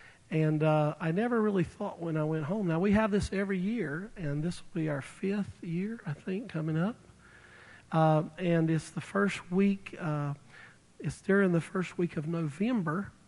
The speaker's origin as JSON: {"language": "English", "region": "North Carolina", "country": "United States", "tie": "born or raised there", "said": "I began a leadership retreat, for lack of better terms, down in North Carolina, my hometown, homeland."}